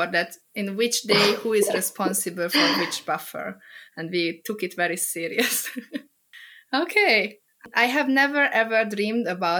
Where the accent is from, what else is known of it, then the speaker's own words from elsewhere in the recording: Hungary; I have never ever worked as a researcher in my home country. So I have never ever worked in Hungary as a researcher.